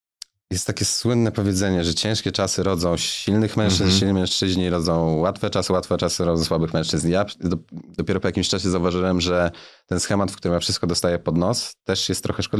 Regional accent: Warsaw, Masovian Voivodeship, Poland; I ja też zresztą wychowywałem się na Mokotowie, miałem kumpli na podwórku

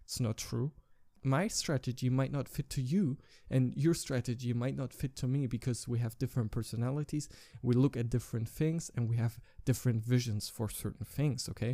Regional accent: Germany; English is a second language; I'm 20 years old, I come from Germany

